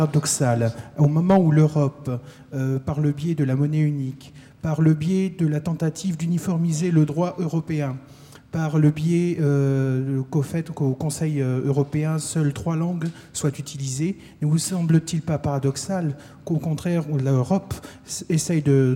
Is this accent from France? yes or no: yes; Brittany, France; rien ne m'empêche, moi, en tant que breton, rentrant chez moi, de parler ma langue.